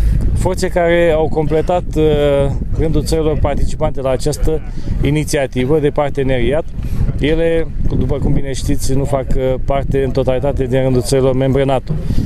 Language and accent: Romanian; Romania; Dar ne simțim mândri că suntem români la noi acasă